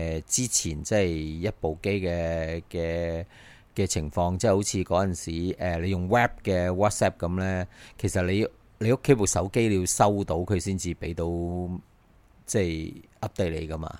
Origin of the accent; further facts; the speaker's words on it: Hong Kong; 咁啊有個我哋香港人用得好多嘅